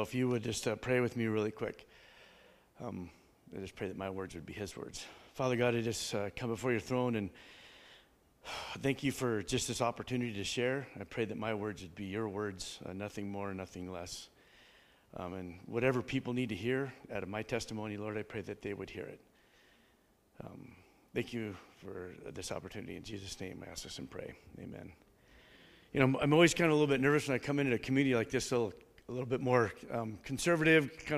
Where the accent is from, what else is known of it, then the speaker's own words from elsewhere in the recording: Spokane Valley, Washington, United States; I was born and raised in Spokane Valley, still have a house there, married, 4 kids.